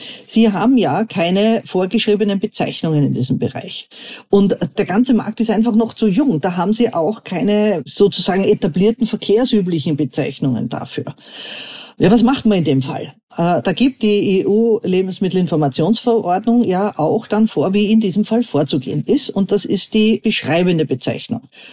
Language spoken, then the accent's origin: German; Austria; Und ähnlich ist es jetzt bei uns in Österreich auch.